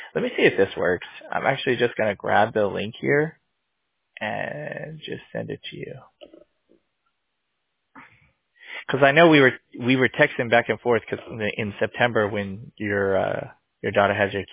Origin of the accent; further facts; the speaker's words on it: Whittier, California, United States; Whittier. I grew up in Whittier. That's hilarious.